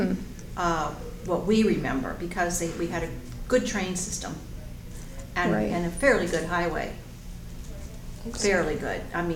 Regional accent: Ancon, Panamá, Panama; moved away as an adult; In the Canal Zone. Mm-hmm. I was first generation born there. Mm-hmm. And so I lived there for 18 years until I went away to college. So I grew up there.

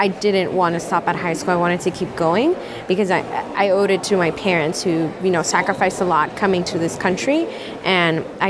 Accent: Homestead, Florida, United States; born there; I was born in Homestead, Florida. Mm-hmm. I was born in December 31st, 1994.

